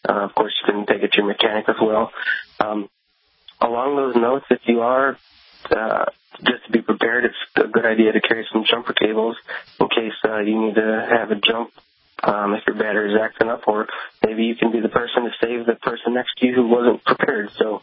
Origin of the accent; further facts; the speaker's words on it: Buffalo, New York, United States; when I grew up living in Buffalo, for all my vehicles, I would always put a fresh coat of wax on it before winter season.